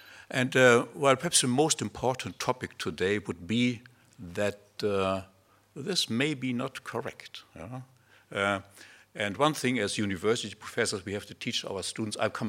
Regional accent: Germany; accent: German; English is a second language; I should also say that English is not my first language. You hear that already. I have a wonderful German accent, I've been told.

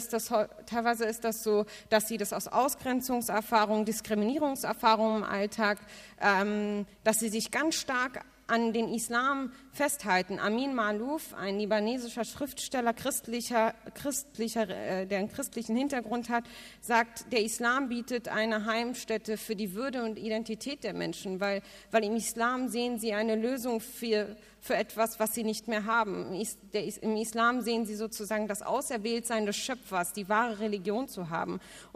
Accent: Germany; wenn jemand mich fragt, woher kommst du, und ich sage, ich bin Deutsche, dann kommt natürlich die Frage, ja, woher genau?

